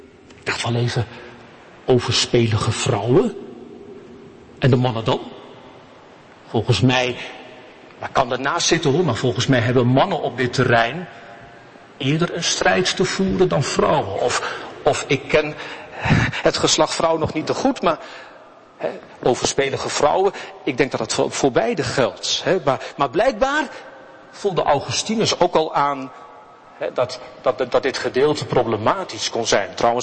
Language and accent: Dutch; Nieuwegein, Utrecht, Netherlands; ik kom uit Nieuwegein en ik hou wel wat van gein